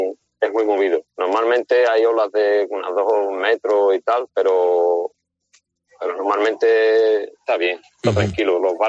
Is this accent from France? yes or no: no; Aznalcázar, Andalusia, Spain; Yo soy original de Sevilla, de Aznalcázar, un pueblecito pegado.